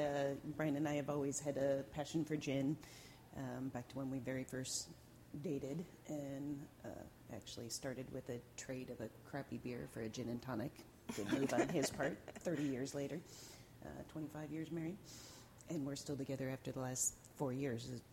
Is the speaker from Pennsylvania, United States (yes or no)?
no; Edmonds, Washington, United States; I've always wanted to have a business where I live in my hometown, and that's Edmonds, and wanted to be able to walk or ride my bike